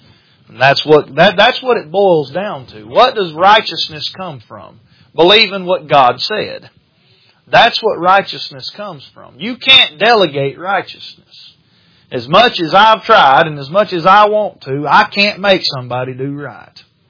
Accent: United States; born there; Now, don't get me wrong. I'm glad that I'm American. I'm glad I was born in this country.

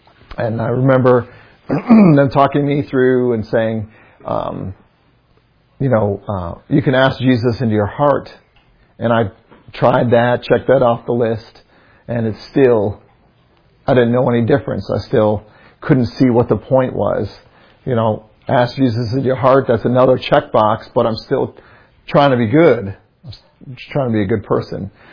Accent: Illinois, United States; And so my background, I was raised near Chicago, and it was a little town.

